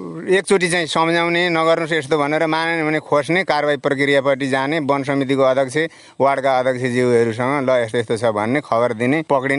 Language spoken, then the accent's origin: Nepali; Bardibas, Madhesh Province, Nepal; Bardibas 1।